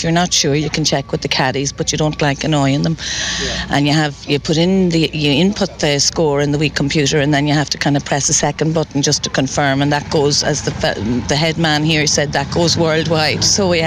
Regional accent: Carrick-on-Shannon, Connacht, Ireland; moved away; I'm originally from Carrick and Shannon, so I'm up here 35 years

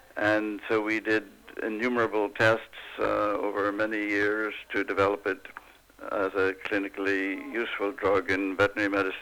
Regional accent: Ramelton, County Donegal, Ireland; Well, my parents were … from Remelton. I grew up there with my two brothers and my sister.

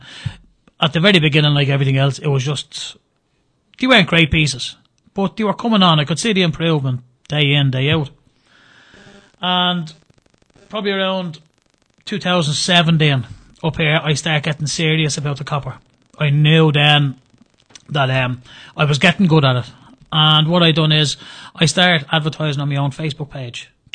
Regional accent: Dublin, Leinster, Ireland; I'm from Ballyfermot in Dublin

